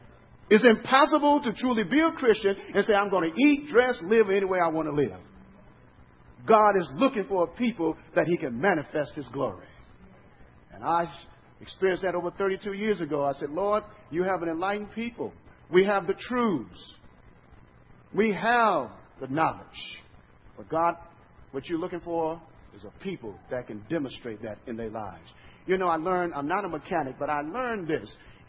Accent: Chicago, Illinois, United States; also born or lived in Southern US; I remember, even though I'm from Chicago, I was born in the South, and I was a young man, and I remember my mother used to raise chickens.

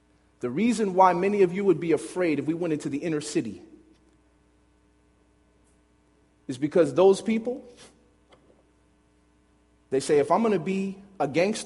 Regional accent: Chicago, Illinois, United States; And I'm saying that as an inner city person. I grew up in Chicago. I used to be in the gang.

